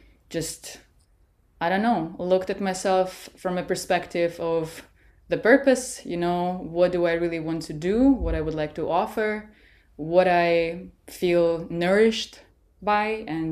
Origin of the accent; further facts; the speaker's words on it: Russia; now in United States; Yeah, so I was born and raised in Russia. I spent a majority of my life in Russia until I moved to the States. And I think maybe closer to half of my life I spent here in the United States of America.